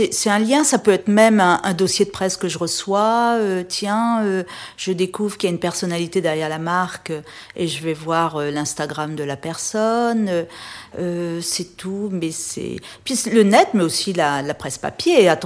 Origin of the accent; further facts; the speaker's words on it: Réunion, France; moved away as an adult; Dans les pays tropicaux, surtout j'ai quitté La Réunion après mon bac au début des années 80